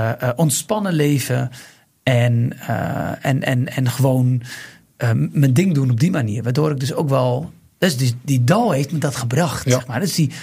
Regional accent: Bleiswijk, South Holland, Netherlands; Ik kom uit Blijswijk, een boerdorpje, waarin je leert om in de kast te werken.

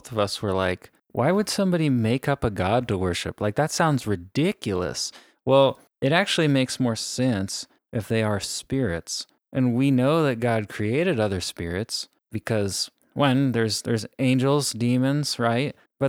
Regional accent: United States; growing up in America

